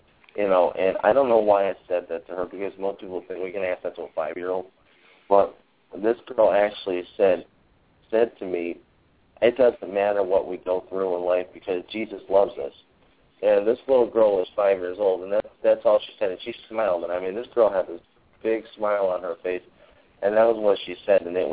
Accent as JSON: {"language": "English", "region": "Connecticut", "country": "United States", "tie": "born or raised there", "said": "You know, I grew up in Connecticut, and I've been living in Vermont for a little bit."}